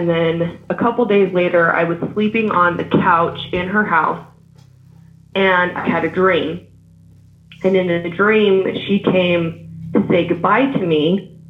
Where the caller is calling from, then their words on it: Salt Lake City, Utah, United States; I'm calling from Salt Lake City, Utah, actually.